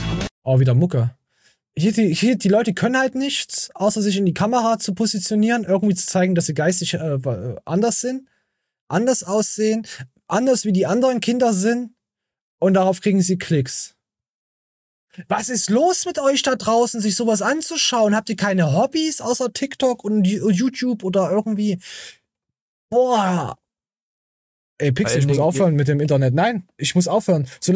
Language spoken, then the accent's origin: German; Berlin, Germany; ich glaube auch als Berliner ist es eigentlich egal, wie alt du bist.